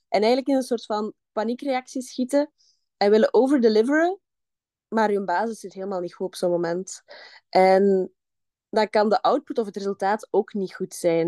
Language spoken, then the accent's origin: Dutch; Belgium; Ik ben, zoals je kan horen, kom ik uit België.